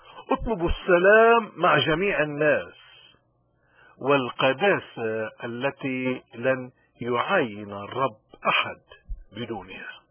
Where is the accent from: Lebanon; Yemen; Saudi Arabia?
Lebanon; اليوم نحن كلبنانيين شو المفروض لما نركع ونصلي نطلب من ربنا؟